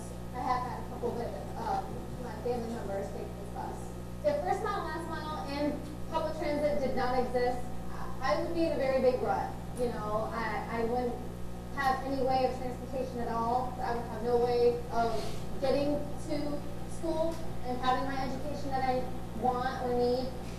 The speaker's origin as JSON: {"language": "English", "town": "Ogdensburg", "region": "New York", "country": "United States", "said": "I'm from Ogdensburg, New York."}